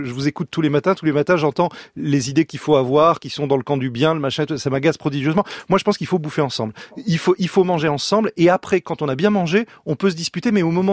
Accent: Nice, Provence-Alpes-Côte d'Azur, France; Moi, je viens de Nice, donc j'ai très souvent été à table avec des gens qui vont de l'extrême gauche à l'extrême droite

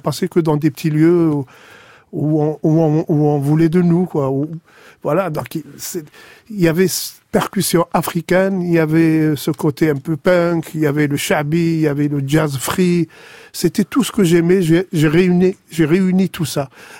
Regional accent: Algiers, Algiers Province, Algeria; now in France; on est Kabyle, d'Alger

